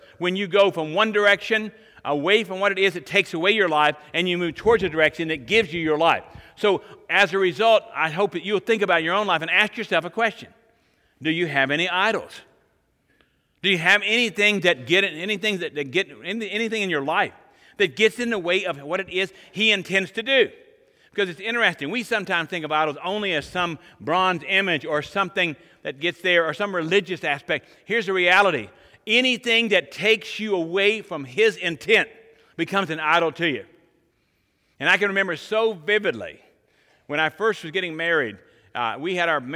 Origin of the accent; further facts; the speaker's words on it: United States; They know where I'm from America.